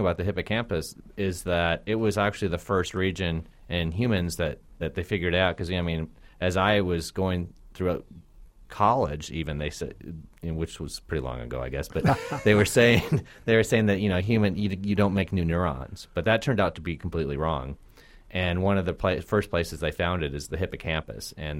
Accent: Minnesota, United States; I'm from Minnesota originally, so there it probably would have been a hockey study.

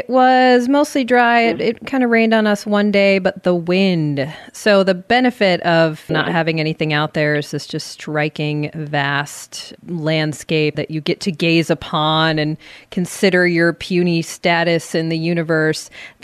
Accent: Alaska, United States; And I grew up in Alaska

